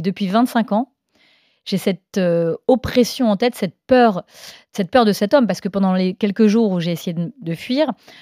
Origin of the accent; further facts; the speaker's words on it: Reims, Grand Est, France; Oui, alors, je suis née à Reims, que mon père était joueur de foot, donc on a aussi habité à Reims, mais je suis bretonne d'origine.